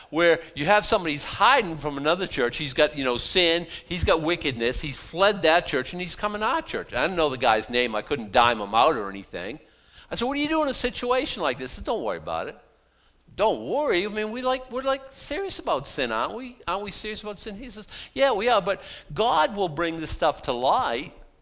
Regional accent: United States; I'm an American. Of course I'm a Christian.

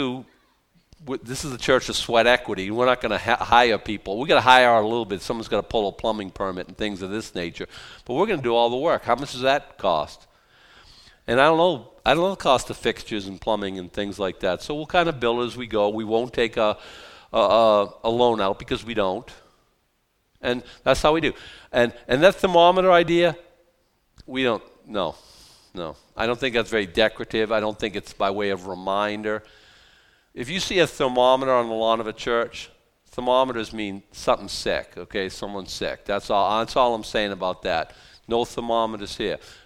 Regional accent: Boston, Massachusetts, United States; And that's the best Southern accent I got from Boston. I'm from South Boston, so it's kind of, I don't know.

